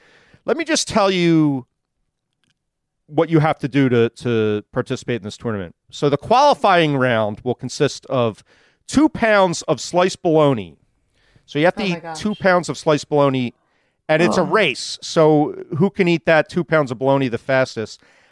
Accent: Philadelphia, Pennsylvania, United States; I'm from Philly, where the big competition is the chicken wing eating competition.

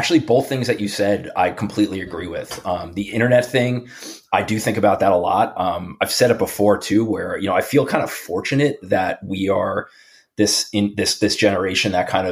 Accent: Bay Shore, New York, United States; I'm pretty sure all of us are born and raised on Long Island. Okay. Yeah. I was born in Bayshore, New York, in Suffolk County. Lived there until about sixth grade.

